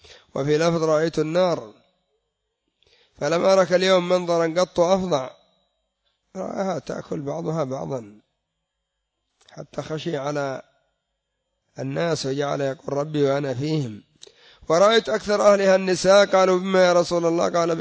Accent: Yemen; منهم عندنا في اليمن

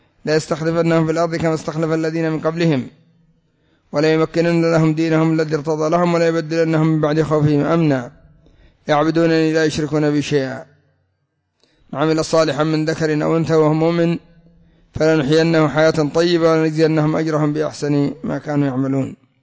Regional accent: Yemen; والمثل عند العامة عندنا في اليمن: الرزق ليس بالبكارة، وإنما هو من الله

